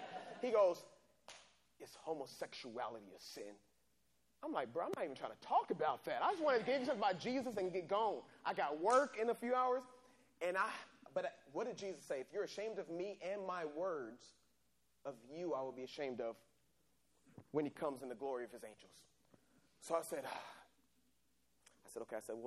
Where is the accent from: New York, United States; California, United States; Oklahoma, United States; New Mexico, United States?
California, United States; San Diego; You know, when I was 16, I used to do track and field. I grew up in San Diego.